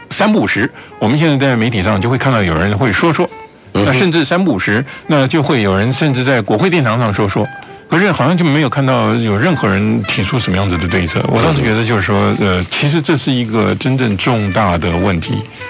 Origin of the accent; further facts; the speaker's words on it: Taiwan; 因为至少我自己在都市里面长大，我很难去说我能够了解农村的问题等之类的